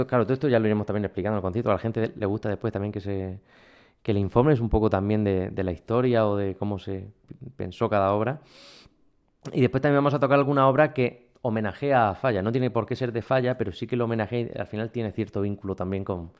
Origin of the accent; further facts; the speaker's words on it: Orihuela, Valencian Community, Spain; a los que somos música, a los que somos de aquí de Orihuela